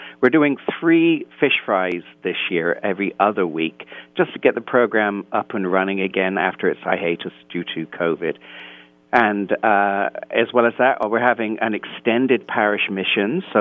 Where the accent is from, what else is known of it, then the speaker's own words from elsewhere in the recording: South West England, United Kingdom; No, I'm a British Celt rather than an Irish Celt. So I'm from Cornwall, which is in the southwest of England